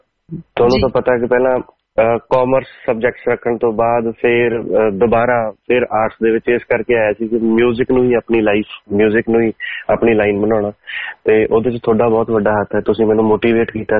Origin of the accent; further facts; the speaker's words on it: Banga, Punjab, India; also born or lived in Paheer; Then daddy ਦੀ service ਫਿਰ S N college Banga ਉੱਥੇ ਹੋਈ, ਉਹਨਾਂ ਨੇ ਉੱਥੇ ਪੜ੍ਹਾਇਆ, ਹਜੇ 3 ਸਾਲ ਹੋਏ ਨੇ ਰਿਟਾਇਰ ਹੋਏ ਜੀ 42 ਸਾਲ ਦੀ ਸਰਵਿਸ ਤੋਂ ਬਾਅਦ। ਤੇ ਮੇਰਾ ਜਿਹੜਾ ਬਚਪਨ ਆ ਉਹ ਸਾਰਾ ਫਿਰ ਦੁਆਬੇ ਚ ਬੀਤਿਆ ਬੰਗੇ